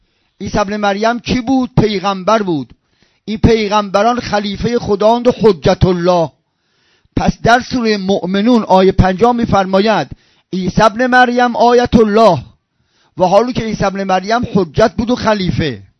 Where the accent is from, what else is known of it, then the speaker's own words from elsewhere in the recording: Isfahan, Iran; و گفت کجایی هستی؟ و گفتم ایرانی. و کجا؟ اینا اصفهانو.